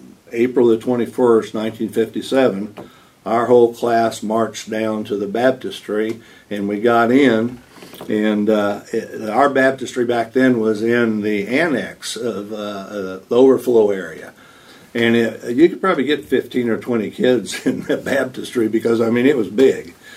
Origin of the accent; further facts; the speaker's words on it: Sedalia, Missouri, United States; So, I was born in 1948 in Sedalia, Missouri, into a Christian family, and from my earliest memories, I mean, Mom and Dad took me to church, you know, and I was in Sunday school almost every Sunday